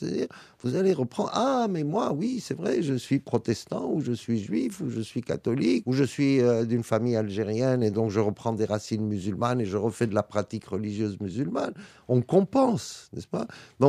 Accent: Lebanon; Chez moi, au Liban, je dis, nos dirigeants, souvent, c'est des touristes dans leur propre pays.

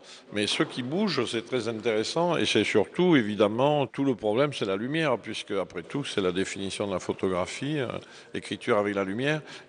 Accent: Arles, Provence-Alpes-Côte d'Azur, France; born there; c'est la Camargue, c'est le pays de ma mère, c'est le pays de mon père, et moi je suis né à Arles, mais c'est la capitale de la Camargue.

